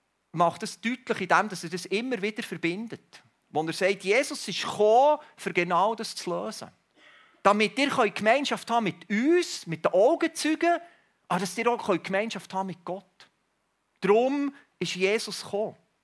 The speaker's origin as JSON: {"language": "German", "country": "Switzerland", "said": "Als Schweizer sind wir ja Weltmeister im Recycling."}